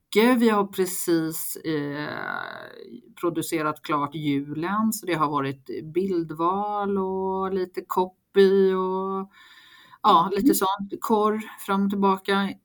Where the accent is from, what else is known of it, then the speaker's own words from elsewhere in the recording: Stockholm, Stockholm County, Sweden; Jag är från Stockholm från början, då kom inte in i Stockholm.